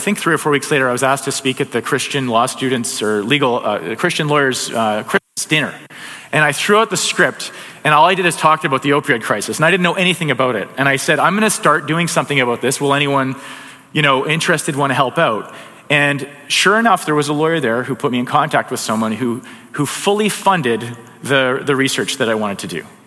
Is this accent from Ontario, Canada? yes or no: no; Alberta, Canada; I grew up in Alberta, big on. I heard a lot about personal responsibility.